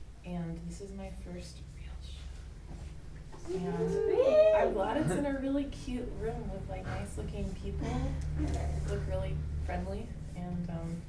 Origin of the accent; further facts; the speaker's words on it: South Carolina, United States; back where I grew up in South Carolina